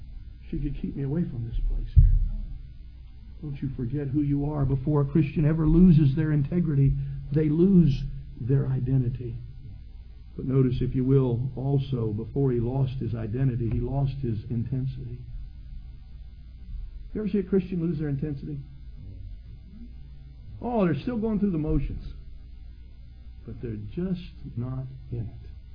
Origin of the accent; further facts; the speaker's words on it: Ohio, United States; I was raised in Ohio all my life.